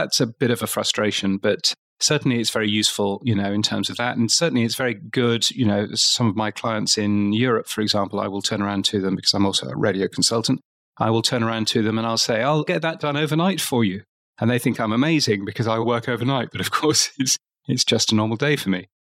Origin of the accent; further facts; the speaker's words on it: United Kingdom; accent: British; now in Australia; I'm a Brit, as you can tell from my accent, but I'm actually here in Australia.